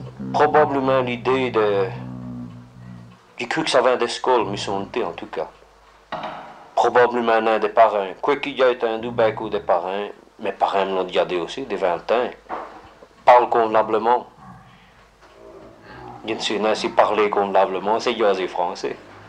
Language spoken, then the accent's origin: French; Wallonia, Belgium; Enfin, je suis Wallon